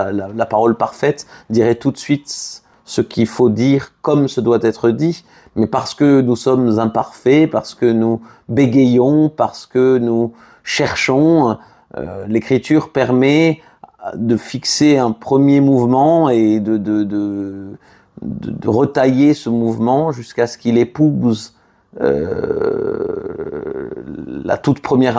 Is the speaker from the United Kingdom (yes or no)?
no; Toulouse, Occitanie, France; je suis Toulousain, j'ai grandi à Toulouse, je l'ai quitté cette ville pendant 15 ans, j'y suis revenu depuis 2017 pour y élever mes enfants.